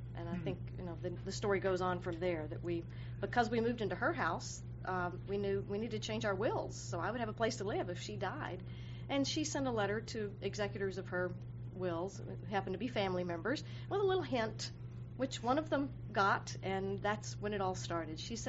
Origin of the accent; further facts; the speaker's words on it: Texas, United States; Well, as I said, we're native Texan, and we actually met at our church back in 1987 is when I came in.